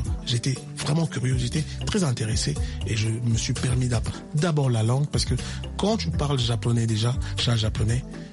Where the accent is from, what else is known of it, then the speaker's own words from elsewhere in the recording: Kinshasa, DR Congo; je suis un natif de Kinshasa. Du Congo et j'ai grandi à Bandal, à Lingala